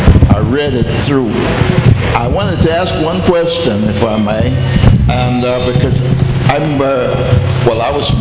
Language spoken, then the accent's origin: English; Plaquemines Parish, Louisiana, United States; I was in New Orleans for a little while when I grew up from 7 years old, so I went to the Army. But I'm from Plaquemine Parish